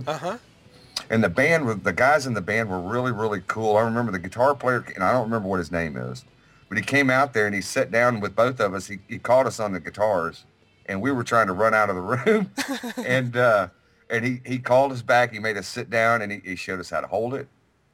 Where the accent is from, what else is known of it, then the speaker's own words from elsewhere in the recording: Jefferson, Texas, United States; born there; When I was about seven, I was born in Jefferson, Texas, and my dad worked with my Uncle Delbert, and so we lived right across the street from him in this little podunk.